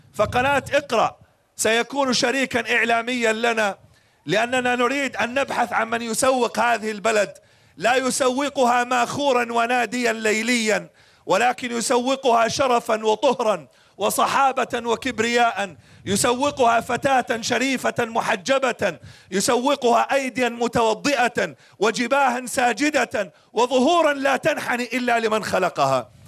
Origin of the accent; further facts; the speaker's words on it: Jordan; قلت له: أنا من جوردن. صفن بدور على الأردن وين. ففي أحداث بالمنطقة العراق، فقلت له: أنا يعني جنب العراق.